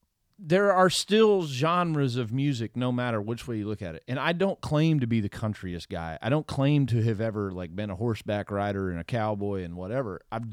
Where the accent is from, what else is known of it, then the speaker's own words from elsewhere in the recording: Texas, United States; because like I'm from South Texas and I'm telling you right now, like I can't sell tickets in Texas to save a donkey's ass.